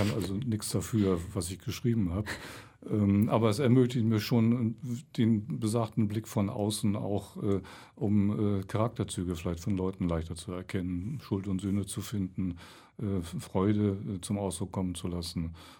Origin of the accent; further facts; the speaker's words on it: Hamburg, Germany; born there; Ich habe als Hamburger, ich bin da geboren, eine doppelte Sicht auf Köln.